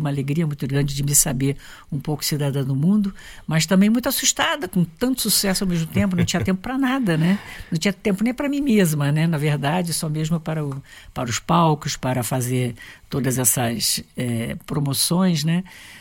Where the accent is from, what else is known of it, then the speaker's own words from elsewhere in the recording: Rio de Janeiro, Brazil; uma menina que saiu do subúrbio, né? Subúrbio do Rio de Janeiro, porque eu não sou da Zona Sul do Rio de Janeiro.